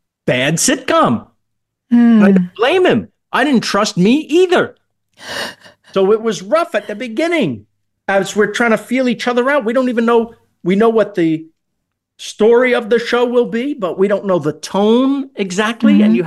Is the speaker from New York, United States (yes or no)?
yes; Queens, New York, United States; No, I liked that he was from Queens and I was from Queens.